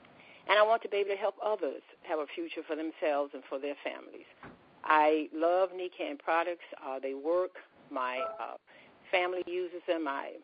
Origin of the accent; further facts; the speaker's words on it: Montgomery, Alabama, United States; also born or lived in California; now in Atlanta, United States; currently I live in Atlanta, Georgia. I'm originally from Alabama, Montgomery, Alabama, and I lived for over 35 years in Northern California, Berkeley, San Francisco area.